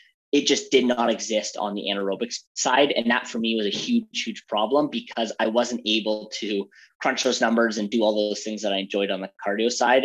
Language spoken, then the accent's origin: English; Ontario, Canada; So I actually grew up, I'm from Toronto, Ontario. So I grew up actually a couple hours north of there in a very small town.